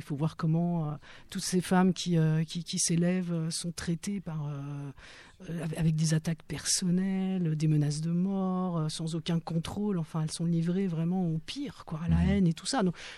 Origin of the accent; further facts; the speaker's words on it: Switzerland; Donc merci, je viens de Suisse.